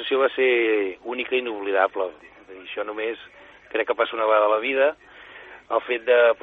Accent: Calella, Catalonia, Spain; el fet de ser de Calella vaig demanar com a única cosa a veure si podia córrer al meu poble, que era Calella

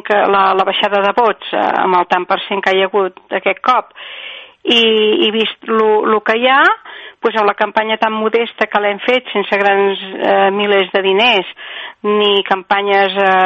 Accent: Catalonia, Spain; com a catalana que sóc, perquè sóc catalana

